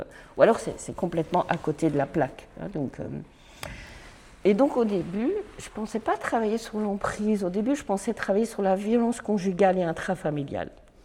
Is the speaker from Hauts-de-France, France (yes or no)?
yes; Hauts-de-France, France; le Hainaut, qui est le monde ouvrier d'où je viens, le monde ouvrier du Nord, l'ancien bassin minier